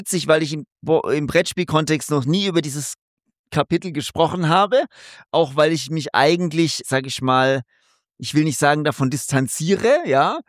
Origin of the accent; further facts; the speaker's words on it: Stuttgart, Baden-Württemberg, Germany; ich bin ja in Stuttgart aufgewachsen und da zur Schule gegangen.